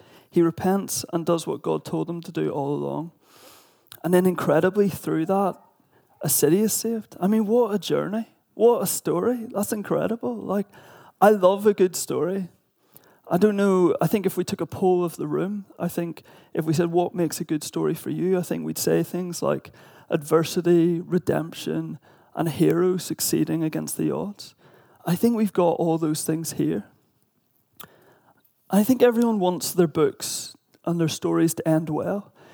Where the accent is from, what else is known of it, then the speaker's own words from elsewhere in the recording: Northern Ireland, United Kingdom; accent: Northern Irish; now in England; based on my accent and the Northern Irish ability to merge multiple syllables into one incoherent noise.